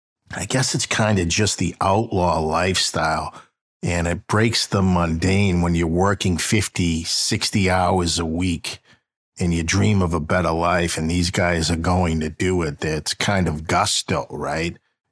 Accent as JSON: {"language": "English", "town": "Boston", "region": "Massachusetts", "country": "United States", "tie": "born or raised there", "said": "So much like my hometown, my beloved South Boston, it is almost completely gentrified"}